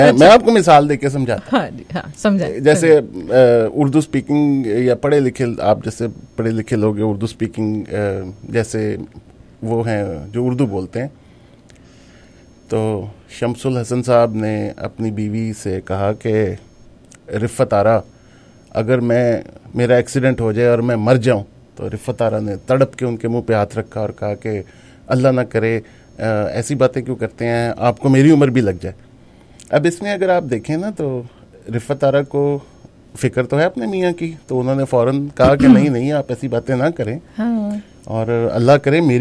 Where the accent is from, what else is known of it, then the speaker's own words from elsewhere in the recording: Punjab, Pakistan; ہاں تو میں پنجابی ہوں, میں پراؤڈ پنجابی